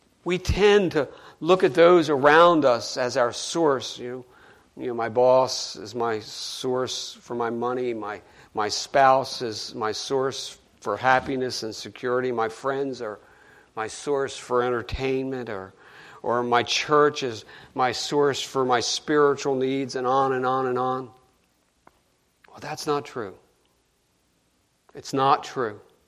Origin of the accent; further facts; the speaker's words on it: United States; I tell people all the time, I love being an American.